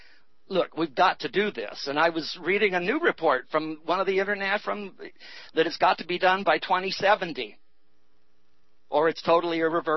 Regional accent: California, United States; when I grew up out in the San Fernando Valley, I watched smog move into the valley from the L.A. Basin, thick as soup, brown, dirty, moved right in.

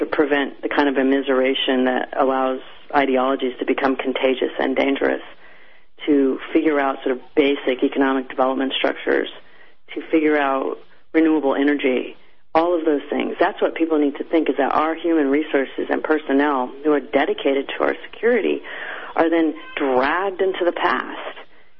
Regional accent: New Mexico, United States; I'm from New Mexico too, so I'm from a state that's dependent on the Cold War, on these nuclear weapons complexes.

